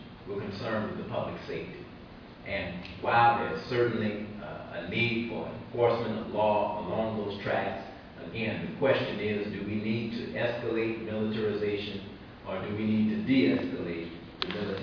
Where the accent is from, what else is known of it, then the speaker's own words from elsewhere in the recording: Oakland, California, United States; from Oakland, California.